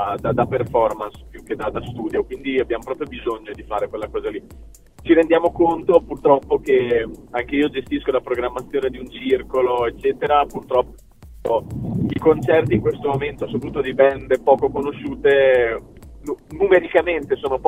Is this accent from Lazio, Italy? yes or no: no; Ferrara, Emilia-Romagna, Italy; siccome siamo di Ferrara, a Ferrara componente fondamentale della vita è la nebbia